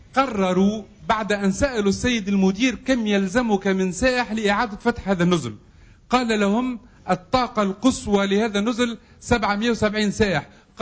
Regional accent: Tunisia; أنا تونسي

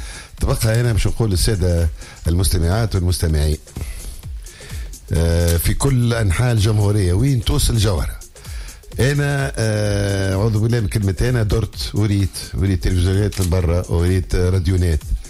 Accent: Tunisia; في بلادي تونس

